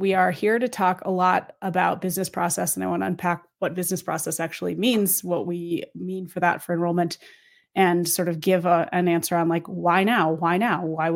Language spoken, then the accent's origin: English; Colorado, United States; Coloradoan. Yeah, there's another syllable there. And Jeff, thank you for coming up to ski with me in my hometown